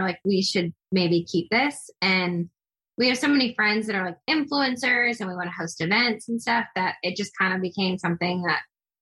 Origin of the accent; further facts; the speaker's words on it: Des Moines, Iowa, United States; people and it's where I grew up. It's every memory that I had up until I was, 18 years old. And I just miss my hometown. I miss the people.